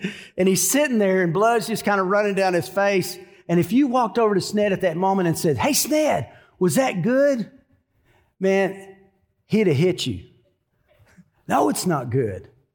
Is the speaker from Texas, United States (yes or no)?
yes; Denison, Texas, United States; I grew up in North Texas, just south of Oklahoma, right on the Texas-Oklahoma border in a town called Denison, Texas.